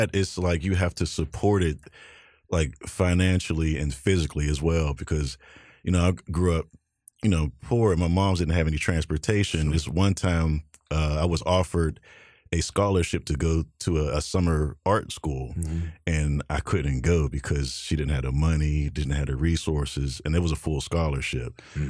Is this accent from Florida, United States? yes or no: no; Pittsburgh, Pennsylvania, United States; That's my hometown, Pittsburgh, PA.